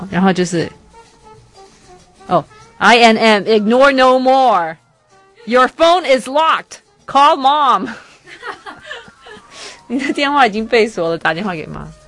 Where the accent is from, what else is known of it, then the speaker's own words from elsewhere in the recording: Taiwan; 我们台湾人又多了一个全球第一，我们是全世界最爱手机上网的人